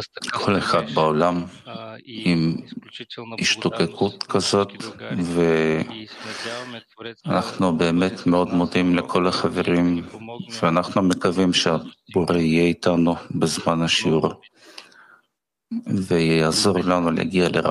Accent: Bulgaria; הכנו יחד עם חברים מרומניה, אנחנו מבולגריה

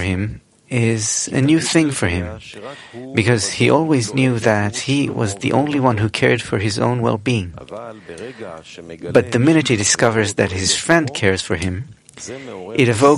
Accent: Argentina; We came from Argentina. We went through the desert. We went through the big congress.

